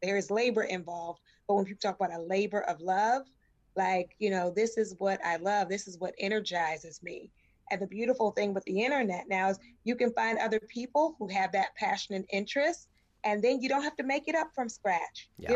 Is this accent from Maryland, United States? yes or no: yes; Baltimore, Maryland, United States; also born or lived in New Jersey; now in Los Angeles, United States; Well, I grew up in Baltimore, but right before I came here, I was in New Jersey.